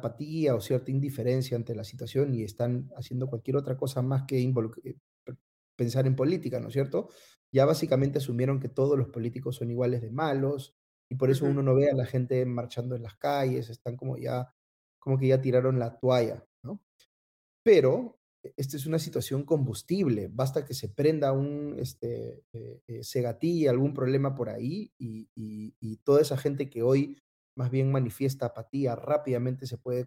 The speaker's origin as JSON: {"language": "Spanish", "country": "Peru", "said": "así somos los peruanos, ¿no?"}